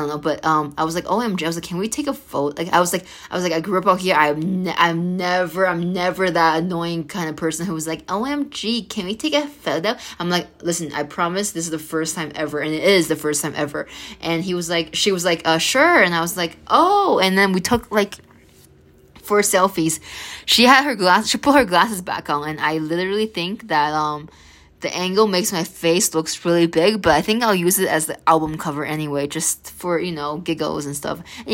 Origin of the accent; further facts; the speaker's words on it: New York, United States; I grew up in the Hamptons. I've been around celebrities.